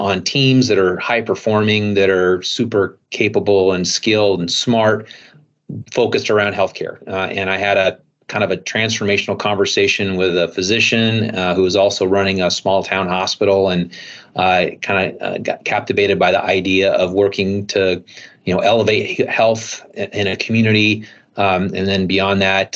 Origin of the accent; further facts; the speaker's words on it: Aurora, Nebraska, United States; I grew up in a small town, Aurora, Nebraska. So a community of about 4,500 people. I was the 100th graduating class with 100 students in my class. Farming community